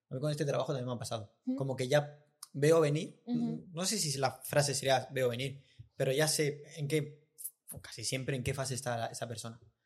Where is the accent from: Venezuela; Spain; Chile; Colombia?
Spain; Region of Murcia; Hombre, existe. Mi tierra, la amo.